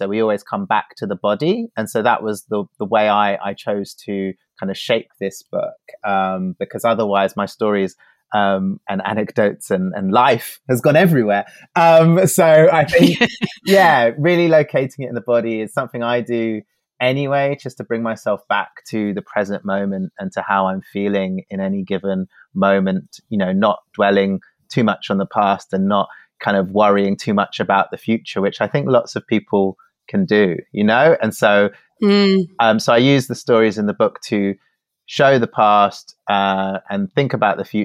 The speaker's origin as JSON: {"language": "English", "region": "London", "country": "United Kingdom", "tie": "born or raised there", "also_born_or_lived": "Glasgow", "said": "So you get my childhood, you get my time living in Glasgow with my partner, but you get me growing up in London as well"}